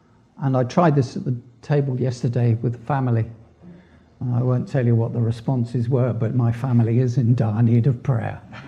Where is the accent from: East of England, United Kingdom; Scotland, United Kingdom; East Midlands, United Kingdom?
Scotland, United Kingdom; and being Scottish with long pockets and short arms, I do turn it off